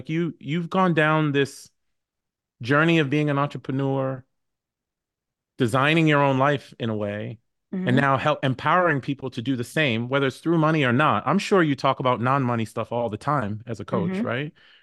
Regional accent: Boston, Massachusetts, United States; also born or lived in New York; now in Washington, United States; I was born in New York, raised in Boston, live in Washington, D.C. I know the East Coast.

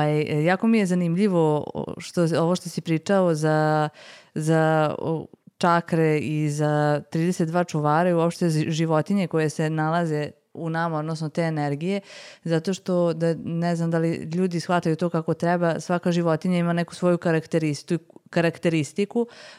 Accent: Pančevo, Vojvodina, Serbia; pošto su kod nas u Pančevo sad postaje jedan onako velegrad

